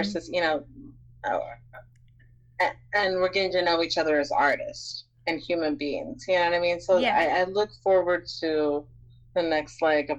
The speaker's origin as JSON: {"language": "English", "region": "Texas", "country": "United States", "tie": "born or raised there", "said": "growing up in Texas and everything."}